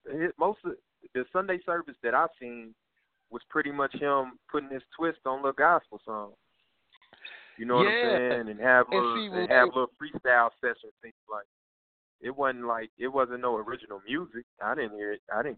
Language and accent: English; Virginia, United States; because I'm from Virginia, and you know they from Virginia